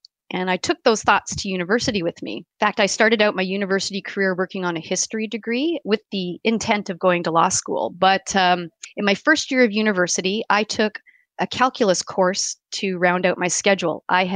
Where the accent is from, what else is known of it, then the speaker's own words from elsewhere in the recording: Port Elgin, Ontario, Canada; I did a lot of growing up in Port Elgin, a small town on Lake Huron, and it was a great place to grow up.